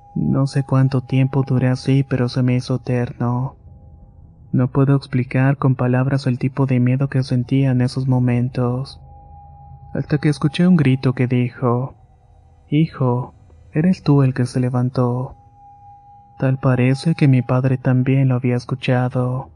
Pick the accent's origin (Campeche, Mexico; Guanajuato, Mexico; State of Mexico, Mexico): Guanajuato, Mexico; León; Actualmente tengo 27 y soy de León, Guanajuato.